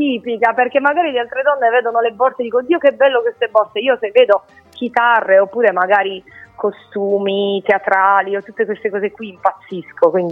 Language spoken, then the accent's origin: Italian; Giovinazzo, Apulia, Italy; Provincia di Bari, provincia sono di Giovinazzo.